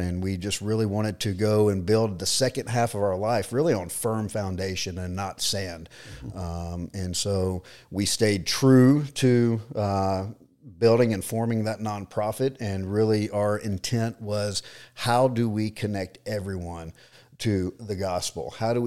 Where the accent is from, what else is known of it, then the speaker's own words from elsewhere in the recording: Buford, Georgia, United States; prior to that, we lived here in Georgia, born and raised in Buford, Georgia, married to my high school sweetheart.